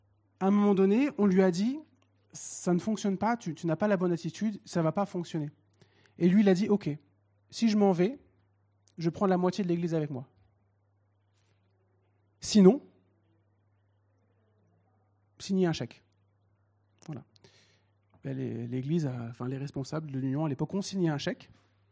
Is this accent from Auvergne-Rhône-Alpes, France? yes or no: no; Amiens, Hauts-de-France, France; dans mon église où je suis devenu chrétien, où j'ai grandi, à Amiens